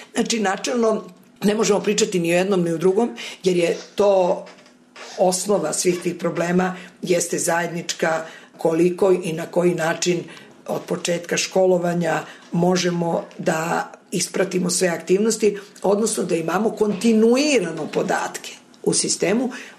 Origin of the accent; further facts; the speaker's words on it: Serbia; Kod nas u Srbiji su na teritoriji različite jako situacije